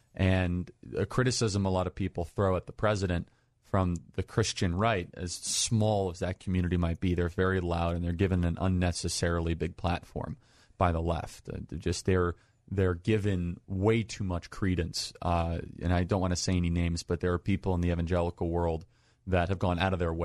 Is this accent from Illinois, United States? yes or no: yes; Illinois, United States; I was from Northern Illinois. I had teachers that went up and protested him.